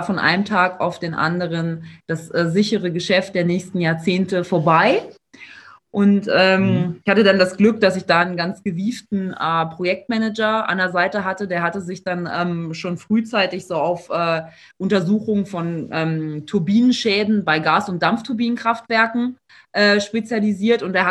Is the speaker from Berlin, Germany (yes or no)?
yes; Berlin, Germany; now in Munich, Germany; Ich komme eigentlich aus Berlin, dann hat es mich nach München verschlagen. Bin da jetzt auch schon eine ganze Zeit lang